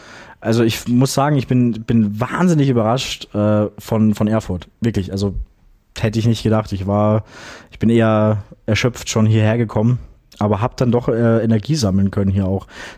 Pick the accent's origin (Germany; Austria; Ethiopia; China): Austria; Graz, Styria; ich bin in Graz aufgewachsen. Ich wohne aktuell nicht mehr dort, aber würde schon eigentlich ganz gerne mal wieder hinziehen. Es ist eine sehr, sehr vielseitige Stadt